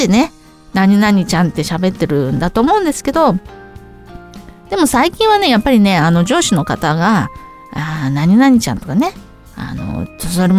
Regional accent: Kawaguchiko, Yamanashi, Japan; これは私の生まれ故郷の川口湖を持って作った曲です。

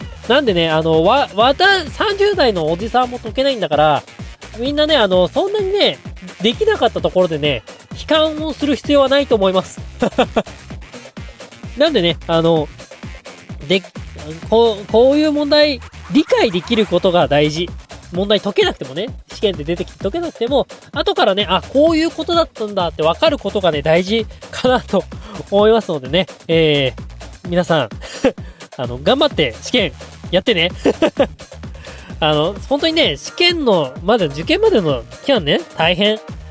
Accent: Hokkaido, Japan; 北海道出身だから

